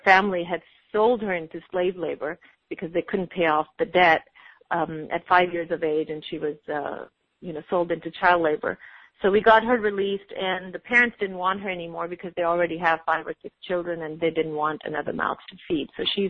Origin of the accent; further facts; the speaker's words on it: Pakistan; because I am from Pakistan. I grew up there.